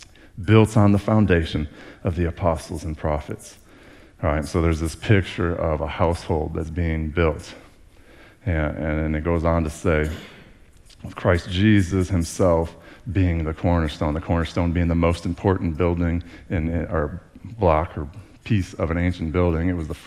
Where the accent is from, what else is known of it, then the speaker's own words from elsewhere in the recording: United States; as an American, I too like options, right?